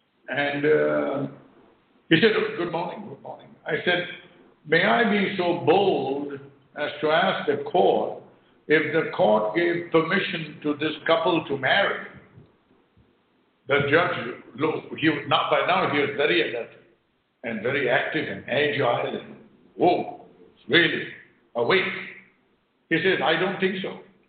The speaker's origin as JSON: {"language": "English", "country": "Singapore", "said": "well, I'm from Singapore, and, you know, I went to La La Land, you know."}